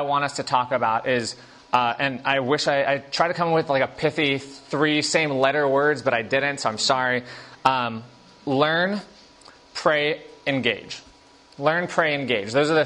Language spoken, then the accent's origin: English; California, United States; As a Californian, I did not speak the same language as my friends in Panama City, Florida.